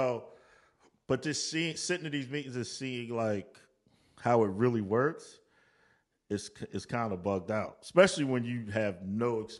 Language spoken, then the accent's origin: English; Maryland, United States; I'm a dude from Maryland who got an A&R job.